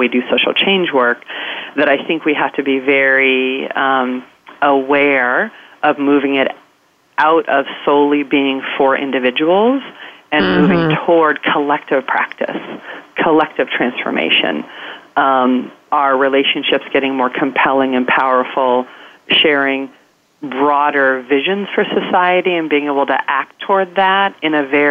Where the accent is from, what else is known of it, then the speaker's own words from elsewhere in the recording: Colorado, United States; I'm from Colorado, and most of rural Colorado voted for Trump, and my father voted for Trump.